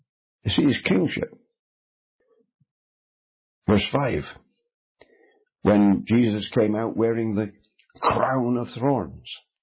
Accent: United Kingdom; Now, I come from the United Kingdom. For 300 years now, we have had a constitutional monarchy.

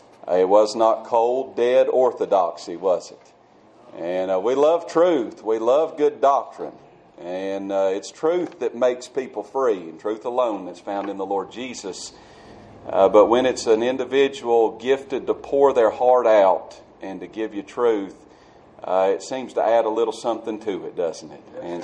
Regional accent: North Carolina, United States; we are from the mountains of Western North Carolina, and we are hillbillies in a lot of ways

